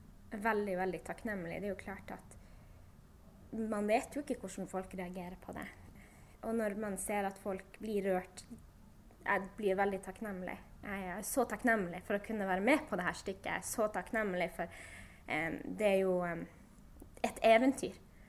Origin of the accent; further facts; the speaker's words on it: Tromsø, Troms, Norway; Jeg kommer fra Tromsø, og jeg 28 år gammel.